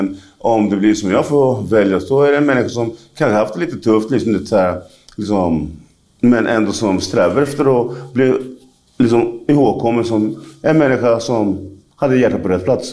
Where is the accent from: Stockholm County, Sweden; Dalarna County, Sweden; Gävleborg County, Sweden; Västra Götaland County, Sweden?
Stockholm County, Sweden; Stockholm; jag är framförallt stockholmare, vi lever i vår lilla bubbla som svensk och stockholmare